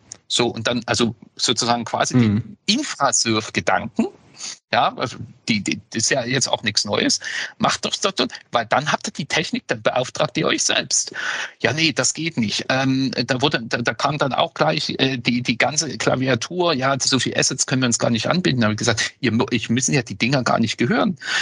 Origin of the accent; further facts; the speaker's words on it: East Germany, Germany; ich komme ja aus dem Osten